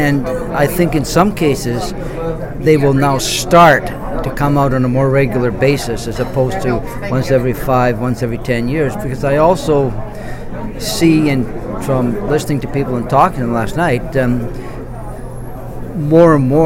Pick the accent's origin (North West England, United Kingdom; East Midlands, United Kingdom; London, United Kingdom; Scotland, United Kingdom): Scotland, United Kingdom; although I'm Scottish, I'm not a fisherman at all